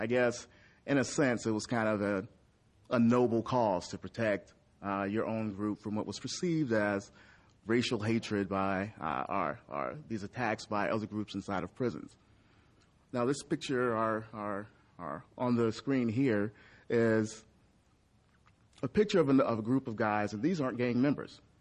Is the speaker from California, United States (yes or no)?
yes; Oakland, California, United States; I grew up in East Oakland. And the neighborhood I grew up in East Oakland is over in the flatlands, kind of outside of, just outside of the Coliseum, and a really bad gang-infested area.